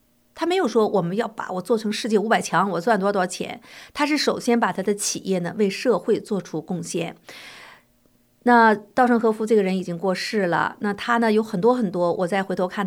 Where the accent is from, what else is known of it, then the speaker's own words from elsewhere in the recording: China; 我们很多来自中国大陆的人